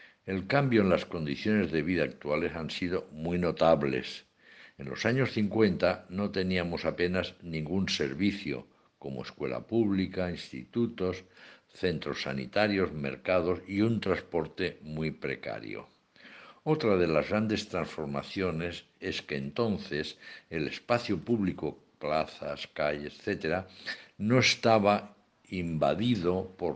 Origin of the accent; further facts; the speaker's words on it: Barcelona, Catalonia, Spain; tengo 76 años y nací en Barcelona. Toda mi infancia y adolescencia las viví en el barrio de la Sagrera.